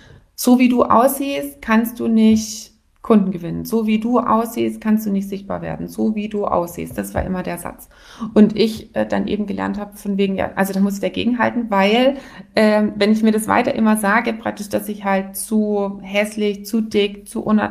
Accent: Baden-Württemberg, Germany; born there; ich bin ja geborene Schwäbin

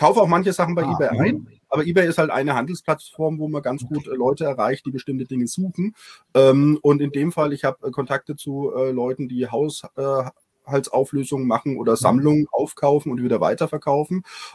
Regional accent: Schweinfurt, Bavaria, Germany; born there; 1984 geboren in Schweinfurt

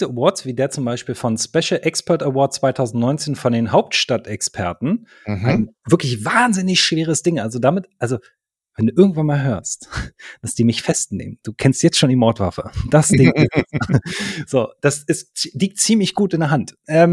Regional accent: Berlin, Germany; Natürlich bin ich Berliner.

